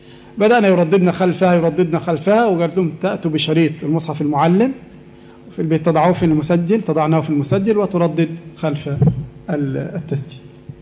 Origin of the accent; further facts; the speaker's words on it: Egypt; وعندنا في مصر يعني المشاغل قليلة شيء، لا سيما في القرى، نحن أبناء قرى وأرياف تساوي البدو عندكم هنا